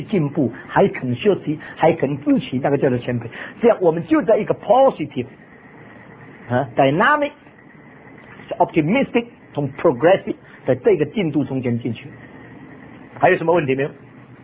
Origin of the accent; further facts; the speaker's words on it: China; 我们中国人谈到这个灵性好